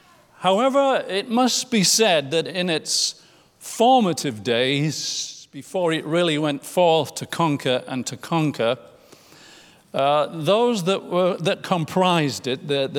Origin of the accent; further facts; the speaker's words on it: England, United Kingdom; I grew up in England, and I'm familiar with some of the political parties there.